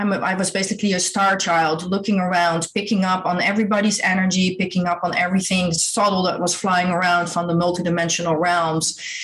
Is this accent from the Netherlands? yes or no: yes; Netherlands; English is a second language; I grew up in Holland. I'm Dutch.